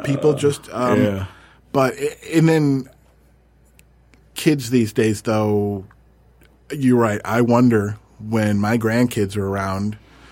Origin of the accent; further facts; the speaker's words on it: Michigan, United States; because I grew up north in Michigan in rural Michigan, where it was literally, we'd go outside my house, there was farm fields and woods and stuff.